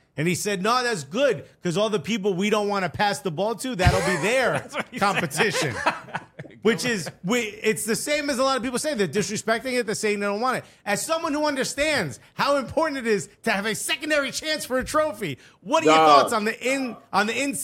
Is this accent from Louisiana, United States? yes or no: no; Newark, New Jersey, United States; I'm born and raised in Newark.